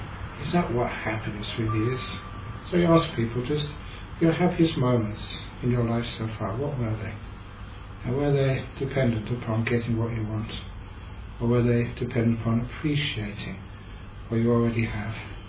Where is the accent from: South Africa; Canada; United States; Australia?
Australia; I'm from Australia